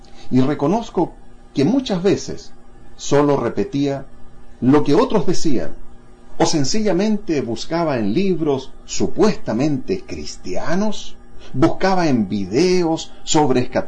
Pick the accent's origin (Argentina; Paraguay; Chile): Chile; Fui miembro de una iglesia evangélica en mi país de Chile durante aproximadamente unos 30 años